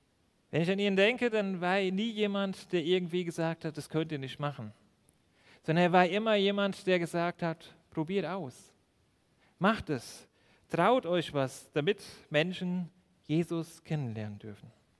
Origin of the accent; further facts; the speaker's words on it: Burbach, North Rhine-Westphalia, Germany; Arnold war ein Mann in Burbach aus unserer Gemeinde, wo ich aufgewachsen bin.